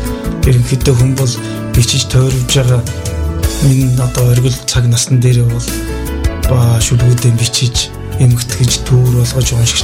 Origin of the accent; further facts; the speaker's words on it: Tsagaan-Uul, Dornod, Mongolia; За би Дорнод аймгийн Цагаан уул суманд төрсөн.